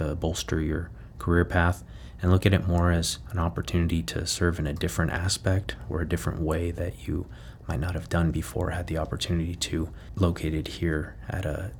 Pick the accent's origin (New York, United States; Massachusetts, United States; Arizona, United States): Arizona, United States; Yuma; Well, as a lifelong border town resident, born and raised in Yuma, Arizona